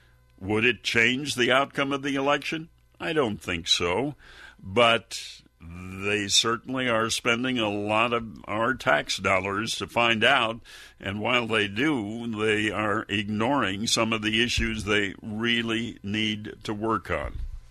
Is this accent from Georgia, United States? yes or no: no; Wisconsin, United States; not too far from where I grew up in Wisconsin